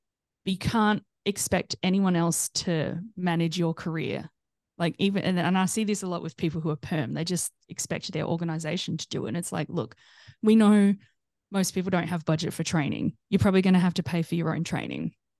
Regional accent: South Australia, Australia; because I'm from South Australia, which, just, you know, it's a smaller

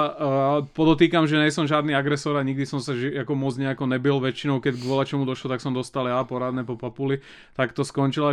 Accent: Sereď, Trnava Region, Slovakia; also born or lived in Piešťany; Narodil som sa v Píšťanoch, ale ja v podstate ako celý život, do 18 rokov som žil v Seredí.

